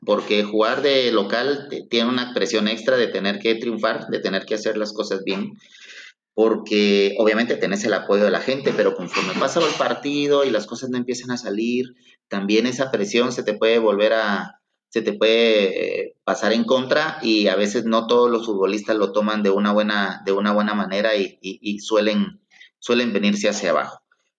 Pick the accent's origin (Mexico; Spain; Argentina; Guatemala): Guatemala; que es nuestro gran sueño como chapines, amantes del fútbol